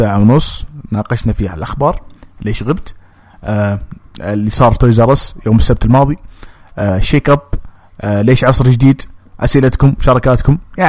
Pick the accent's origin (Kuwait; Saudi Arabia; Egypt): Saudi Arabia; توقعون مباراه توحيد الالقاب تكون عندنا في السعوديه